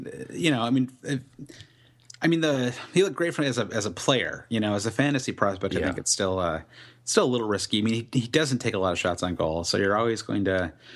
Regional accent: United States; as an American, obviously we don't have the morning to keep tinkering.

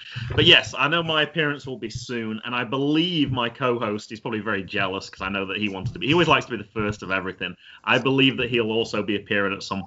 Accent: United Kingdom; now in United States; And as a Brit living in America, I don't know everything.

